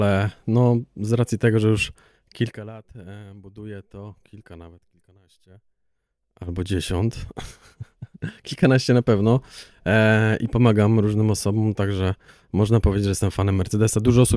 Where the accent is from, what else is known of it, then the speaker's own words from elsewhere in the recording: Pomeranian Voivodeship, Poland; a to, że pochodzę z Pomorza, tam od zawsze była mocna grupa